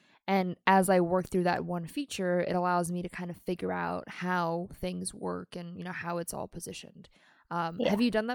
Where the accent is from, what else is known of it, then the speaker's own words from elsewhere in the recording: Maryland, United States; How do you like Baltimore, by the way? I'm from Maryland.